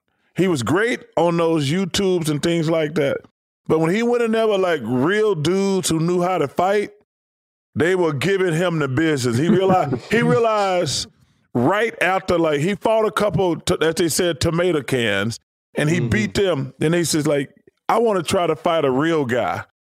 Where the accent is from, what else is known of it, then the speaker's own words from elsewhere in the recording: Alabama, United States; I grew up in Alabama, so we don't have any pro football.